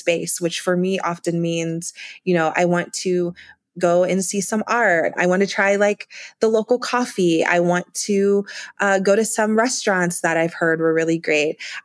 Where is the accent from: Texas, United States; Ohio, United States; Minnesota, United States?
Ohio, United States; I'm from Ohio originally, and you know, going to Cleveland, I would have thought I was in New York City with the buildings and the people.